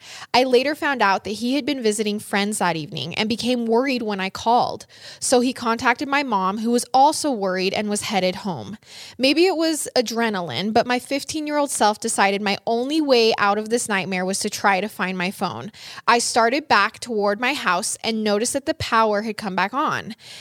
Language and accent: English; Michigan, United States; Side note, I'm from Michigan, so by mid-November, it's usually really cold and the conditions can be harsh.